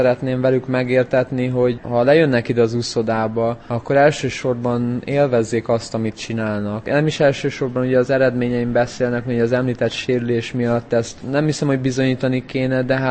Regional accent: Hungary; born or raised there; moved away; also born or lived in England

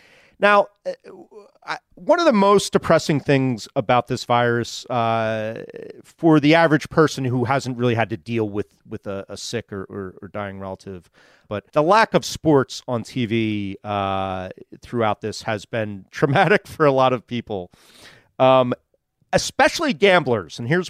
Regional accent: Philadelphia, Pennsylvania, United States; I'm from Philly, where the big competition is the chicken wing eating competition.

